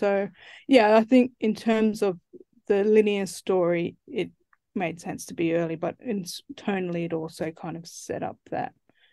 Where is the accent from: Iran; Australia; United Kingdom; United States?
Australia; Central Australia; You know, for me, I'm from Central Australia. That's where I grew up. That's who I, you know, it's a part of me. It's who I am, you know, and I grew up in the bush a lot. You know, I spent a lot of my childhood out there